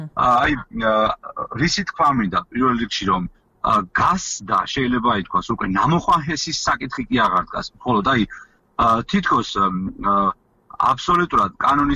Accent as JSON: {"language": "Georgian", "town": "Tvishi", "region": "Racha-Lechkhumi and Kvemo Svaneti", "country": "Georgia"}